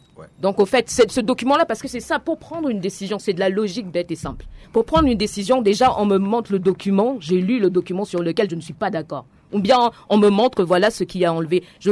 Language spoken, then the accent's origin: French; Central African Republic; en tant que centrafricaine